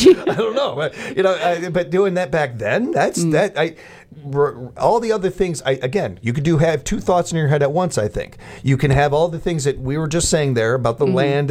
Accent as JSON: {"language": "English", "country": "United States", "said": "it's still American history. And as an American, I want to go check that out."}